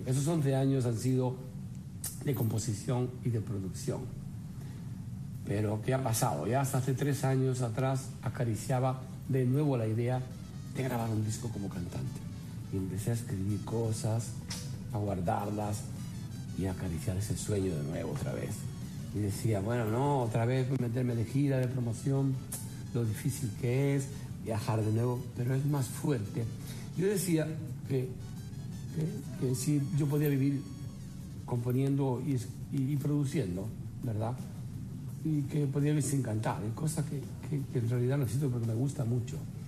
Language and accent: Spanish; Andalusia, Spain; now in Miami, United States; Me siento muy español, me siento muy andaluz, pero reconozco que me gusta mucho también Miami.